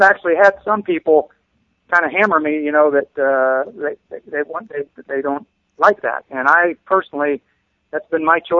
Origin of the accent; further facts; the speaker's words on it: Worcester, Massachusetts, United States; Worcester's about 2 hour drive, you know, my hometown